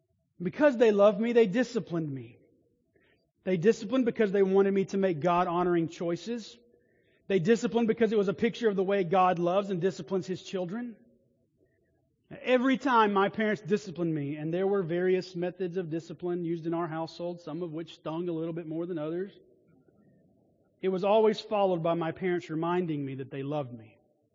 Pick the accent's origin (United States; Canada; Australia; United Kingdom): United States; the South; Now, I grew up in the South, and it was a very normal thing to have a date in the wilderness.